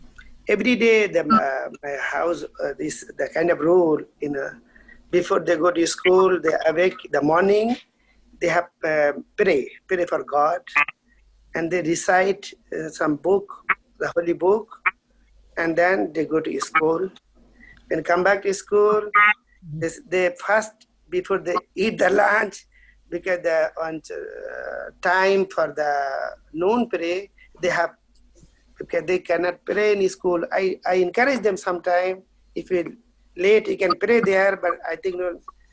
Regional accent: Kolkata, West Bengal, India; first language Bengali; English is a second language; Is my mother tongue is Bengali. Because I'm born in the eastern part of the India, in Calcutta. And so my home and my the whole the state, they speak Bengali.

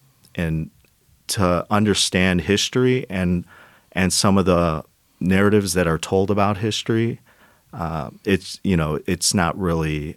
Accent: United States; Correct. I'm Korean American, and just being part of that diaspora and, you know, there's that connectivity to that.

